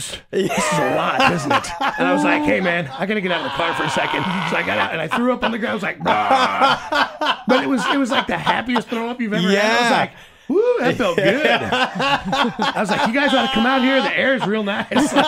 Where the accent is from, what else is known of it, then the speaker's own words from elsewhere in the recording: Kansas City, United States; Sure, I'm from Kansas City. I do this all the time.